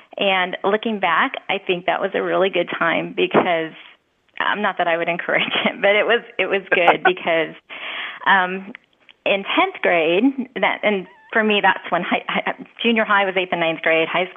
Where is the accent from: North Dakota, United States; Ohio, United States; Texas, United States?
Ohio, United States; I grew up in Ohio, in what I would call just a really good family, middle-class family, lived in the suburbs